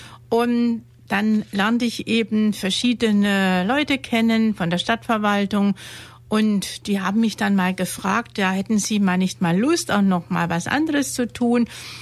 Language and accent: German; Idar-Oberstein, Rhineland-Palatinate, Germany; born there; moved away as an adult; now in Ulm, Germany; In Ulm bin ich selber seit 1974. Bin geboren in Idar-Oberstein und kam dann per Zufall nach Ulm wegen der Arbeit